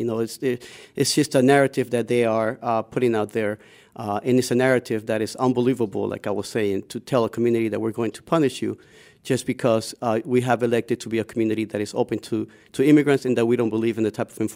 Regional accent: United States; to me as an American, it's unbelievable that we have a law enforcement agency

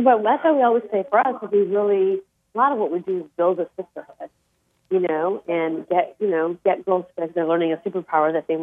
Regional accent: Chicago, Illinois, United States; born there; You know, I was born in Chicago, Illinois. You know, I have a special place in my heart for the Midwest.

